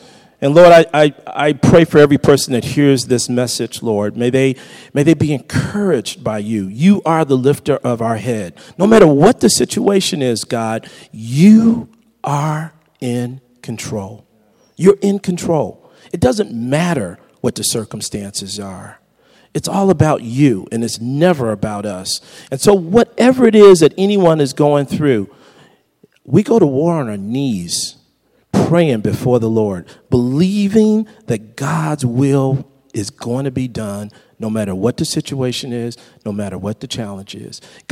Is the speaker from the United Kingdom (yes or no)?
no; Detroit, Michigan, United States; they don't know I grew up in Detroit. But I'm from Detroit, Motown. I'll be that in my heart forever.